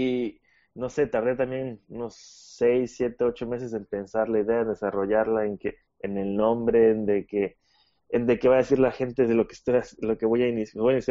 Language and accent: Spanish; Mexico; soy de México. Sí, no hemos mencionado esa partecita. Soy de México y me gradué en la ciudad de Puebla